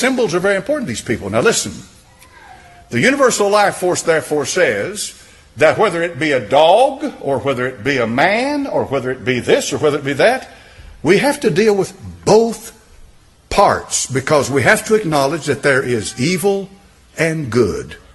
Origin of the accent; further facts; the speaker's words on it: England, United Kingdom; I'm an Englishman. I speak English.